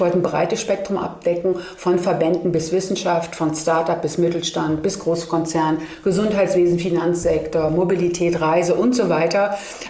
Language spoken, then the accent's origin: German; Germany; Ich wurde immer gefragt, woher kommst du? Ja, Germany.